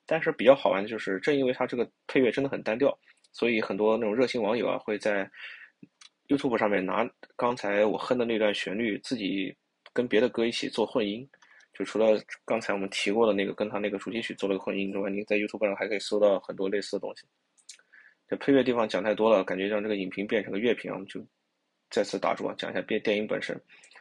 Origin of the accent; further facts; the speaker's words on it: China; 那用我们中国人比较熟悉的话来说的话